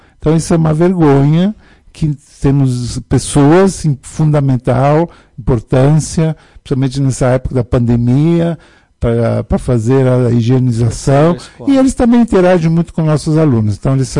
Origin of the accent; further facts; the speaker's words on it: São Leopoldo, Rio Grande do Sul, Brazil; sou daquela região, sou de São Leopoldo